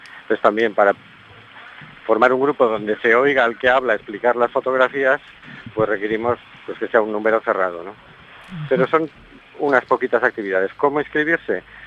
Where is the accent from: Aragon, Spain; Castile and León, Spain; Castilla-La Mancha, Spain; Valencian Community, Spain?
Valencian Community, Spain; Valencia; born there; now in A Coruña, Spain; yo nací en Valencia, hijo de un manchego y de una vasca. Así que de alguna forma ya desde pequeñito viví lo que es el desarraigo y tenía esa sensibilidad latente. Luego cuando vine a vivir a Coruña, llevo aquí más de casi 30 años